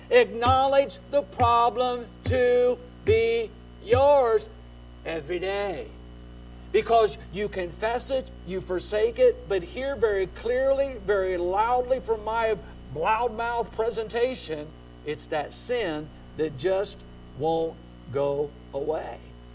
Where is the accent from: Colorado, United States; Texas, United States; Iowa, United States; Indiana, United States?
Indiana, United States; You know, I grew up in Indiana.